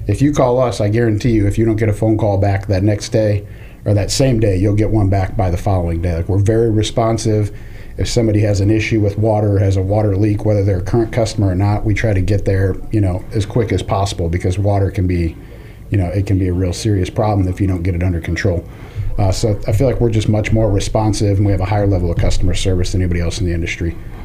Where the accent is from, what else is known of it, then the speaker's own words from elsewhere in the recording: St. Louis, Missouri, United States; I'm originally from St. Louis, Missouri.